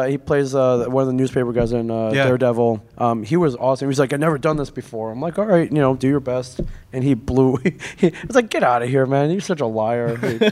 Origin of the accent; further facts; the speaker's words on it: South Bend, Indiana, United States; I grew up in South Bend, Indiana.